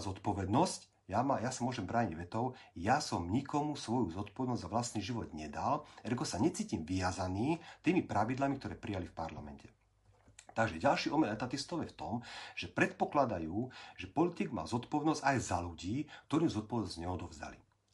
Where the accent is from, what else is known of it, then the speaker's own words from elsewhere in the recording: Janíkovce, Nitra Region, Slovakia; ja som z Janikovec pri Nitre